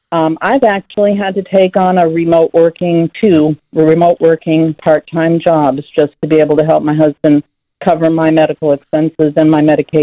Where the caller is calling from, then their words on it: North Carolina, United States; Good afternoon. I'm calling from North Carolina.